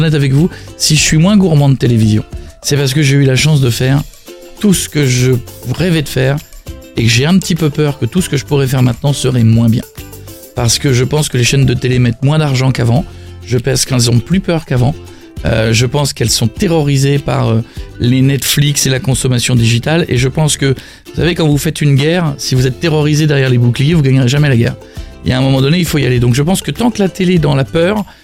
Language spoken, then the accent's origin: French; Hauts-de-France, France; je suis parti de loin, je viens d'un petit village de Picardie